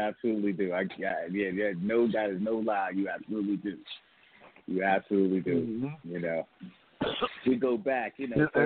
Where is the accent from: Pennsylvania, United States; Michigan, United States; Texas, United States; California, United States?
Pennsylvania, United States; No, I'm from Pennsylvania, man.